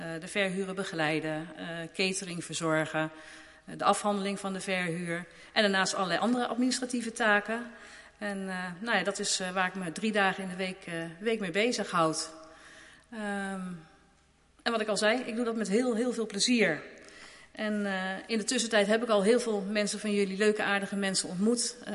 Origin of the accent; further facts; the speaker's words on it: Nieuwegein, Utrecht, Netherlands; Ik ben ooit geboren in Utrecht. Het grootste gedeelte van mijn leven heb ik in Nieuwegein gewoond. Tussendoor nog uitstapje naar de meren. En nu weer terug in Nieuwegein. En daar woon ik samen met mijn partner, Erik